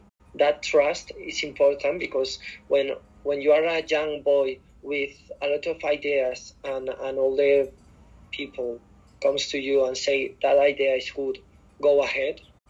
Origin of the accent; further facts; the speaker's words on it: Spain; English is a second language; I'm from Spain. I live in Madrid right now. I'm 20 years old.